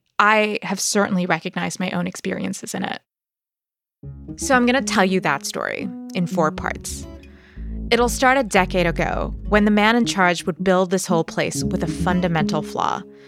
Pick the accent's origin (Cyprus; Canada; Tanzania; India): India; What does it mean to be an Indian woman in the workplace?